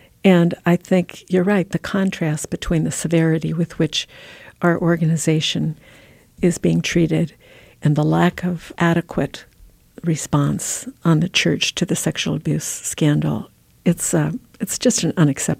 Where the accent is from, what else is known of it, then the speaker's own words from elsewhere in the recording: United States; I'm an American, and I am the church. I'm a Catholic. I am the church.